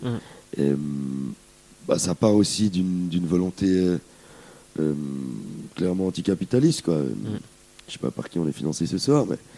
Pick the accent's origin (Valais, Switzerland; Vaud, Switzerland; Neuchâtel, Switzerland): Vaud, Switzerland; Lausanne; nous, on vient tous de Lausanne et il y a quand même un gros manque d'événements et de mise en lumière des artistes locaux